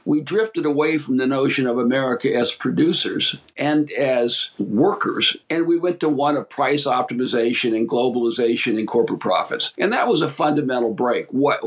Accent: Ashtabula, Ohio, United States; As I say, Ashtabula, my hometown, was already at its peak.

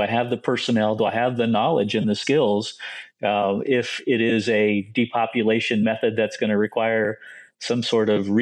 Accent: Ohio, United States; now in Virginia, United States; I grew up in Ohio in farm country, small area, and I just realized maybe Baltimore wasn't the place for me to go right away at that age.

